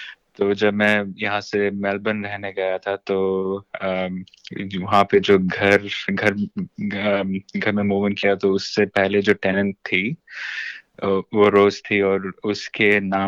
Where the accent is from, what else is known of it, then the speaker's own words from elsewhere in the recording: Bengaluru, Karnataka, India; now in Melbourne, Australia; मैं बेंगलुरु से हूँ और यहाँ पे मैं ऑस्ट्रेलिया में 4 साल से हूँ। और सिडनी में 200 एक्चुअली मेलबर्न में रहता हूँ मैं।